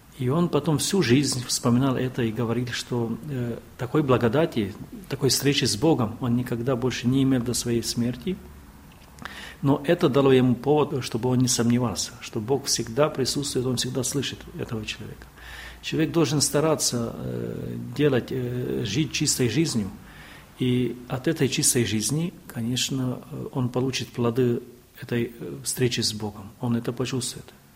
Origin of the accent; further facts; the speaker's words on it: Western Ukraine, Ukraine; moved away as an adult; now in Czechia; Я приехал в Чехию, уже будет 13 лет летом.